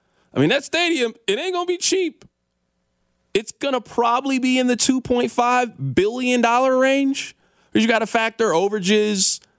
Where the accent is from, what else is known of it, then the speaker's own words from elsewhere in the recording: Missouri, United States; I'm from Missouri.